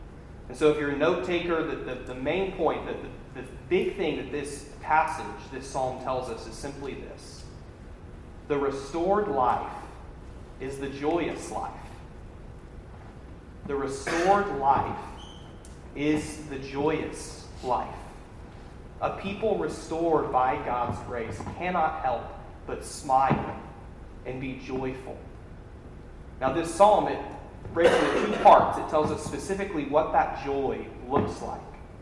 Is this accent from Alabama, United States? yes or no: no; College Station, Texas, United States; But growing up in College Station, my dad read the newspaper.